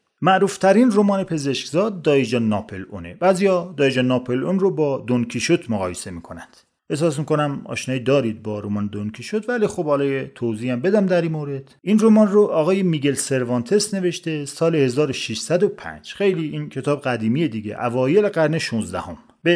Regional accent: Iran; من عاشق ایرانم، چون من ایرانی هستم، جایی جز ایران نمیتونم اصلا دووم بیارم زندگی کنم.

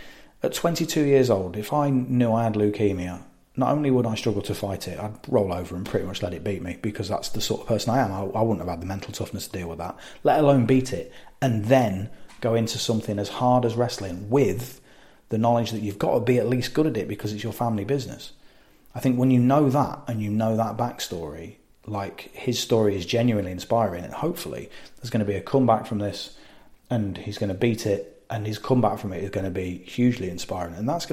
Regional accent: United Kingdom; But I think in the grand scheme of things, as British people, we love Pete, because Pete's the WWE UK champion.

